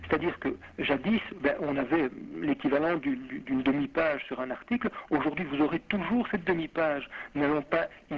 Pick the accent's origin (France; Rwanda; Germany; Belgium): Belgium; Brussels, Brussels-Capital Region; je suis bruxellois, comme vous probablement, eh bien, nous vivons dans une ville bah, qui produit énormément d'informations.